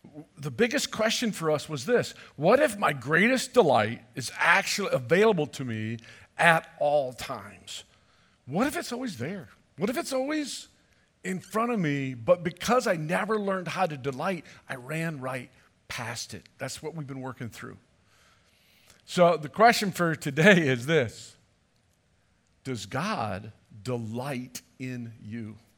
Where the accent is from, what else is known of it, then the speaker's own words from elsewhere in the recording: Michigan, United States; For many of you, you know I come from Michigan.